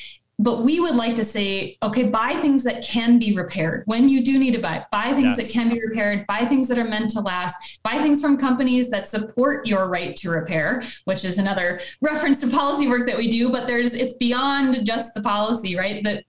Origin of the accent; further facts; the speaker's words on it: Montana, United States; And I'm from Montana originally. When I was back home, I got a chance to meet with his staff